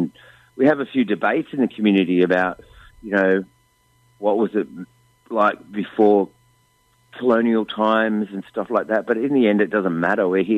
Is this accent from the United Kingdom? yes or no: no; New South Wales, Australia; Well, I'm a Ngarrigo person, so we're the snow people. So we come from the Snowy Mountains area.